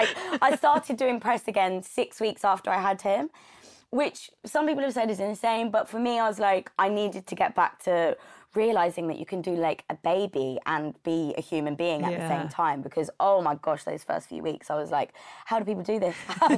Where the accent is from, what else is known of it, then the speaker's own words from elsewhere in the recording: London, United Kingdom; So I grew up in Southeast London, and I went to a local dance school.